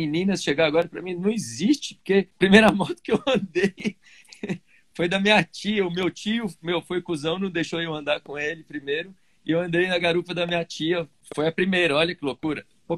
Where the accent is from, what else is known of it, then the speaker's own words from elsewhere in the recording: Três Pontas, Minas Gerais, Brazil; born there; lá em Três Pontas, lá em Minas, onde eu nasci